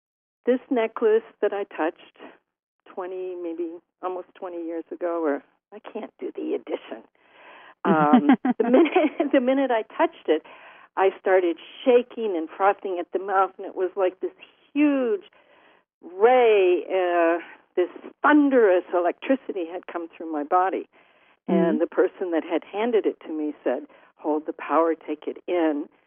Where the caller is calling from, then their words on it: New York, United States; I'm calling in from upstate New York, and we're having sun today, which is super. I'm on the Hudson River, which is about 2 miles wide, and we have small mountains around here, the Berkshires and the Catskills, and this is my home.